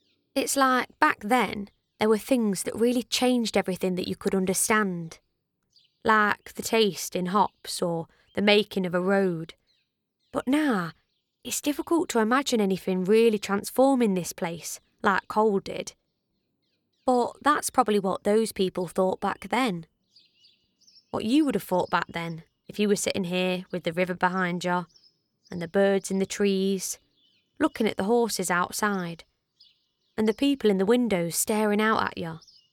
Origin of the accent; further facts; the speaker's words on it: New Ollerton, East Midlands, United Kingdom; born there; I'm 19. I was born here in Ollerton. Not here, not old Ollerton, but in New Ollerton.